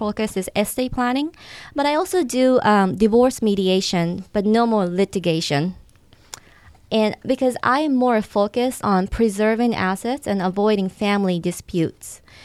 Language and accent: English; Singapore; accent: Singlish; Well, because I grew up in Singapore, English is the primary language, but we call it Singlish with strong accent.